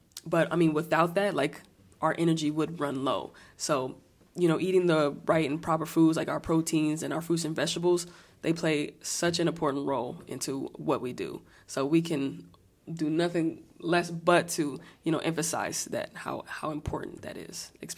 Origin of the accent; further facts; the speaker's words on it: San Antonio, Texas, United States; I'm from San Antonio, Texas